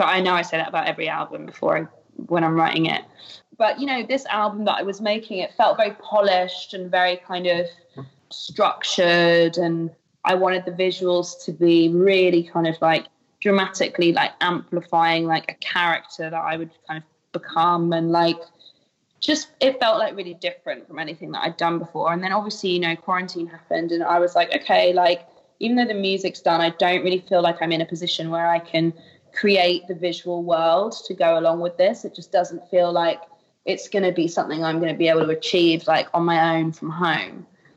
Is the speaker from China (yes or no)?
no; United Kingdom; Like I'm a Brit.